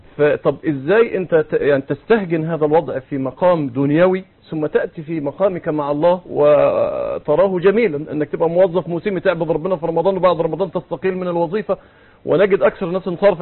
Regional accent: Egypt; وقديم كانت عندنا في مصر الوزارة تسمى وزارة التربية والتعليم

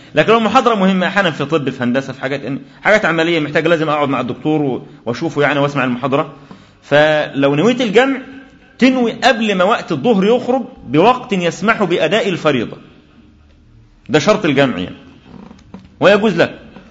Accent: Mansoura, Dakahlia, Egypt; في بلدي أنا من المنصورة

